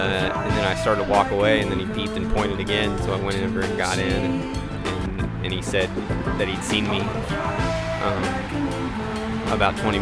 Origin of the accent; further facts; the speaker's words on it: Asheville, North Carolina, United States; now in Durham, United States; I told him I was from Asheville, but I've been living in Durham for a couple of years now